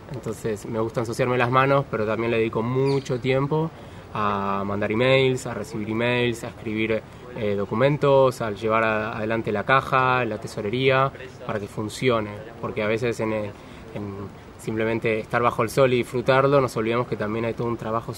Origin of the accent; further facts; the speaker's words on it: Argentina; now in Barcelona, Spain; yo no soy de aquí, yo soy argentino.